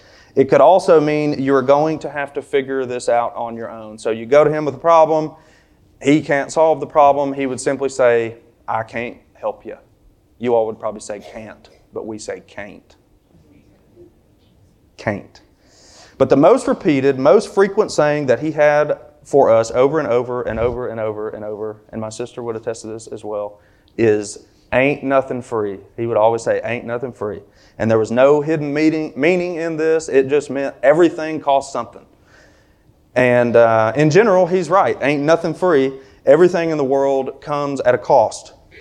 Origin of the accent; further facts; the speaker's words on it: the South, United States; but we're from the South, so you can't just get to the point.